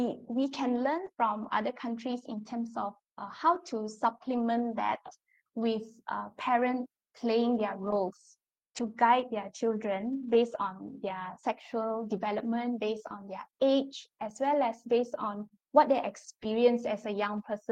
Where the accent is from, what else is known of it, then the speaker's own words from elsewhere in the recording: Malaysia; because Malaysia is a very multicultural nation and we have very rich experiences as Malaysian, right? Living a multicultural life as a Malaysian